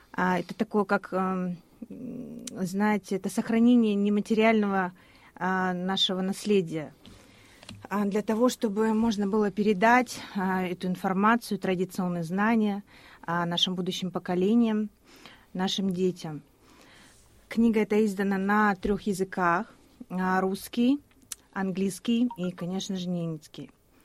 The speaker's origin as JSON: {"language": "Russian", "region": "Yamalo-Nenets Autonomous Okrug", "country": "Russia", "said": "Я приехала с Ямала для участия в постоянном форуме по вопросам коренных народов. Я являюсь ненкой."}